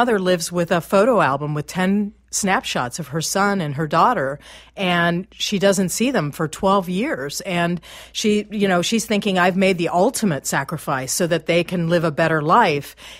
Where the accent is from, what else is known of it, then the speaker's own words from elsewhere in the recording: California, United States; like my home state of California